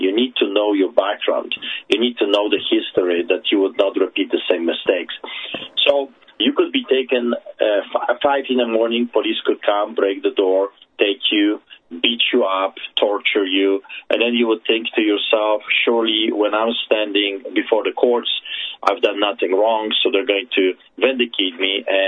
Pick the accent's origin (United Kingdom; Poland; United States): Poland; Well, I grew up under communist dictatorship behind the Iron Curtain. I grew up in Poland when the Soviets took over.